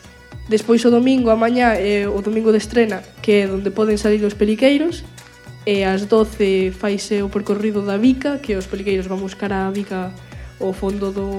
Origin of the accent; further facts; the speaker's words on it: Laza, Galicia, Spain; pois eu veño de Lazo, Ourense, terra do bo Entroido.